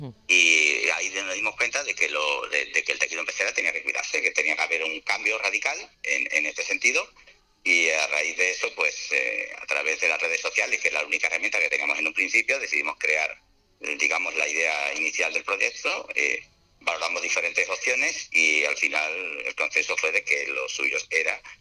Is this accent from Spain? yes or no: yes; Málaga, Andalusia, Spain; yo que soy de Málaga, solamente va a poder hacerlo aquí en Málaga.